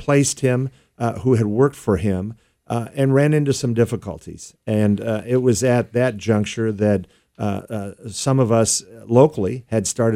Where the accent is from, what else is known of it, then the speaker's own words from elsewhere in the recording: San Diego, California, United States; Well, sure. Born and raised in San Diego, second generation San Diego.